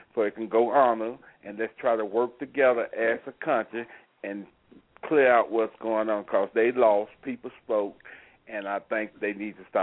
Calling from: Colorado, United States; I'm calling from Colorado.

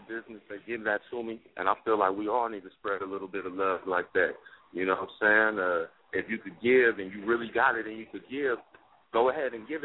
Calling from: Pasadena, California, United States; I'm calling in from Pasadena, California, you know, about 20 minutes, actually less than that, about 12 minutes away from L.A.

